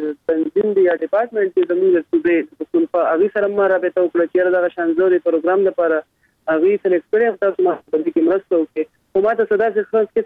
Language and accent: Pashto; Mardan, Khyber Pakhtunkhwa, Pakistan; زه د مردان د سیمې سره تعلق لرم او موږ پښتانه یو